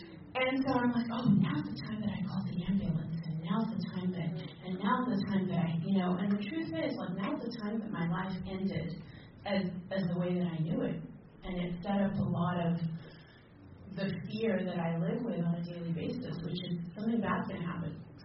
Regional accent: England, United Kingdom; I grew up in England, and England is 8 hours ahead.

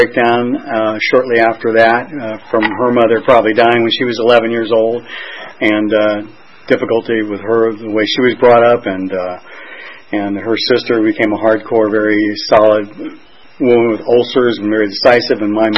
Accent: California, United States; But I'm born. I'm all Californian

